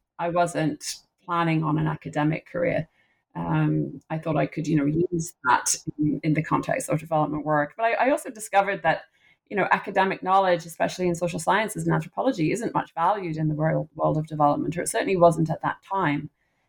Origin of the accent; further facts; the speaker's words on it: Singapore; growing up, I grew up partly in Southeast Asia, in Singapore, looking at the world around me.